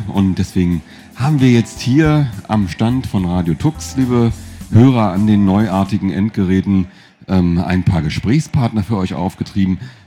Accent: Berlin, Germany; born there; moved away; Ich bin auch gebürtiger Berliner, aber nicht hier geblieben. Ich bin einfach weggerannt.

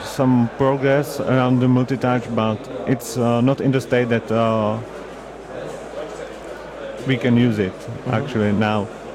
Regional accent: Prague, Czechia; English is a second language; I'm from Prague, from Czech Republic.

